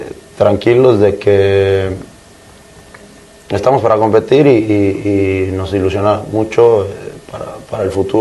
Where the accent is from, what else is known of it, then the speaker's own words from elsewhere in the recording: Mexico; como joven, como mexicano, como un equipo con mucha juventud, podemos estar aquí y competir